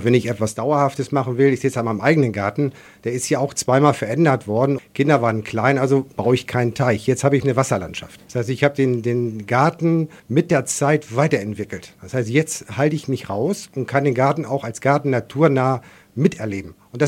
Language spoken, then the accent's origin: German; Northern Germany, Germany; Ich komme aus dem Norddeutschen, hab mich beruflich hier am Niederrhein niedergelassen. Klar, der Vorname ist euch ein bisschen erstmal erklärungsbedürftig, aber wir wohnen jetzt seit 1994 jetzt am Niederrhein